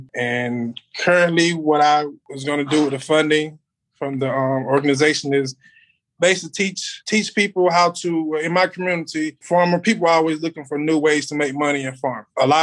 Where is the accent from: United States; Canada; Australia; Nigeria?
United States; Albany, Georgia; I'm from Albany, Georgia. I'm a first generation farmer, young farmer, 29 years old.